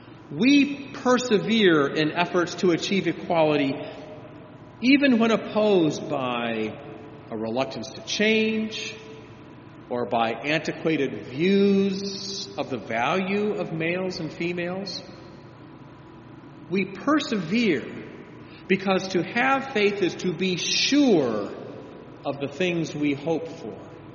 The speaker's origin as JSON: {"language": "English", "region": "Virginia", "country": "United States", "tie": "born or raised there", "said": "in my home state of Virginia last week."}